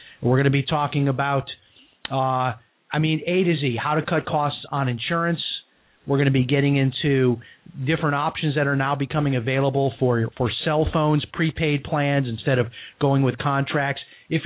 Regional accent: Chicago, Illinois, United States; So I'm going to be seeing a lot of family because, of course, everybody knows I'm from Chicago.

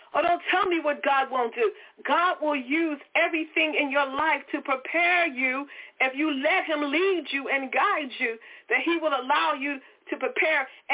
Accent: Philadelphia, Pennsylvania, United States; I'm a city girl. She was born in the country. She's from Alabama. I'm from Philly. But we met at the church when I moved to Virginia.

